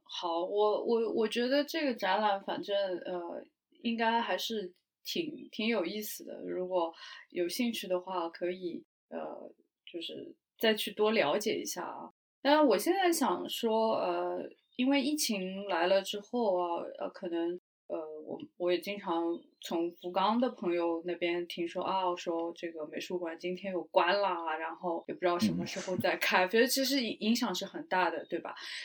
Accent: Hong Kong; 因为我是从人挤人的香港来到北九州

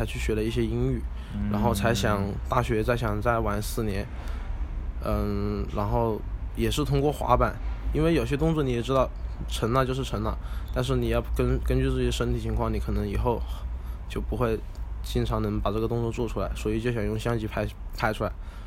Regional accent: Zhuzhou, Hunan, China; 对，长沙株洲。离长沙很近。

